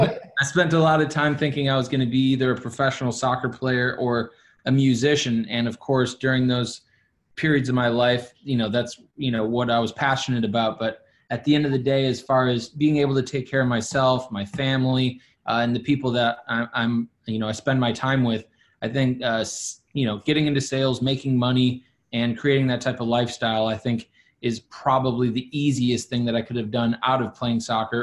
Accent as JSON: {"language": "English", "town": "Milwaukee", "region": "Wisconsin", "country": "United States", "tie": "born or raised there", "also_born_or_lived": "New York City, United States / Miami, United States", "said": "then to New York City for a year, then to Miami for 5 years, and now ultimately back to my hometown here in Milwaukee."}